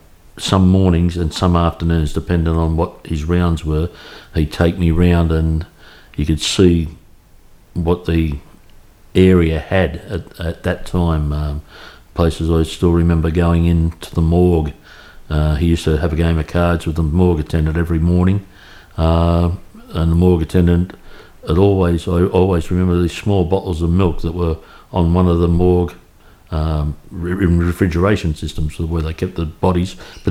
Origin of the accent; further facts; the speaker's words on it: Sydney, New South Wales, Australia; born there; but I know I was born in Sydney Hospital.